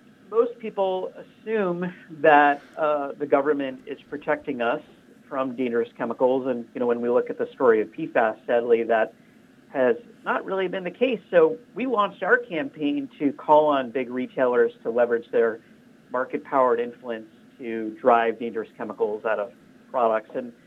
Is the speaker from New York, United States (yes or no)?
yes; Long Island, New York, United States; Well, I grew up in Long Island and got really interested in environmental issues because I spent a lot of time as a kid at the beach.